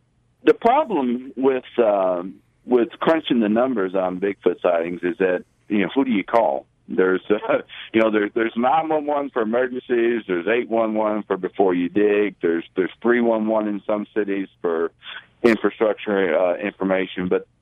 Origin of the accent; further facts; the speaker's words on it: Kentucky, United States; I grew up in Western Kentucky. I was a police officer there for 20 years.